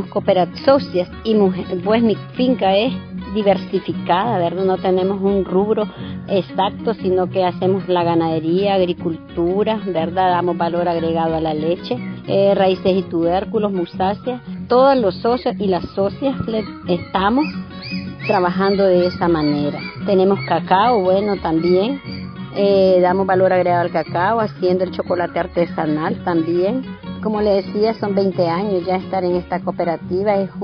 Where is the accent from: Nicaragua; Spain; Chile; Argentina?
Nicaragua; Nueva Guinea, South Caribbean Coast Autonomous Region; soy de Celaya Central, ¿verdad? De Nueva Guinea, aquí estoy, soy originaria.